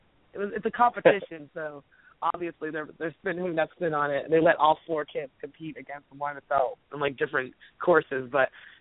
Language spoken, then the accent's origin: English; Massachusetts, United States; And that actually happened a lot when I grew up in Massachusetts, and there was a North Central.